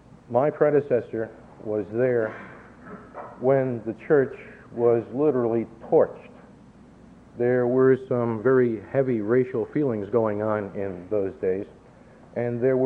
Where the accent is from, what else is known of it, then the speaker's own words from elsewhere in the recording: Minneapolis, Minnesota, United States; also born or lived in Milwaukee; now in St. Louis, United States; I was born in Milwaukee and raised in Minneapolis. I was not aware of what the East was.